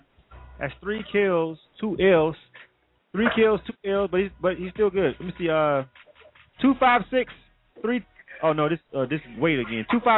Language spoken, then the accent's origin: English; Florida, United States; I'm from Florida, so I already know about the Florida sound and the whole South Florida joint